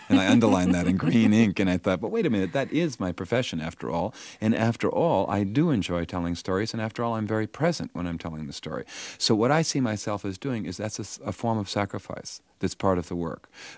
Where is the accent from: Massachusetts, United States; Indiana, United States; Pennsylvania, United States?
Massachusetts, United States; Boston; accent: New England; But my New England timing, my New England accent, my New England understatement was funny to all the New York Jews. If I had stayed in Boston and done them, no one would have laughed.